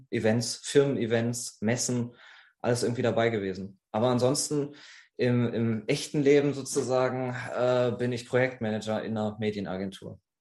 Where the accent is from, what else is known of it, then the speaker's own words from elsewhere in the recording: Moers, North Rhine-Westphalia, Germany; von Saber Project. Ich komme aus dem wunderschönen Moers, was die kleinste Großstadt in Deutschland ist. Bin aber mittlerweile so irgendwie in jeder Ecke von Deutschland mal unterwegs gewesen, wohne jetzt in der Nähe von Frankfurt.